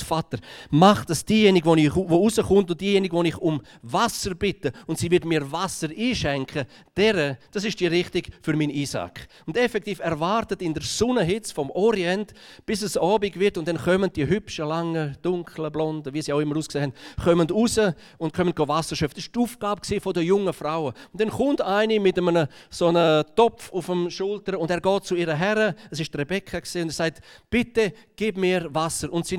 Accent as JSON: {"language": "German", "region": "Graubünden", "country": "Switzerland", "tie": "born or raised there", "said": "Und so bin ich in Engadin aufgewachsen, da hinter den 7 Bergen, bei den 7."}